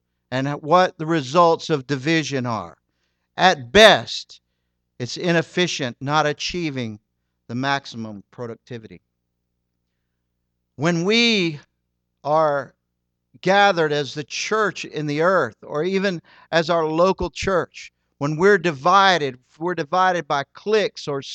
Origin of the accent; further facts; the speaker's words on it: Birmingham, Alabama, United States; I've lived in this city for a long time. I love my city. I love Birmingham. I grew up on Center Street.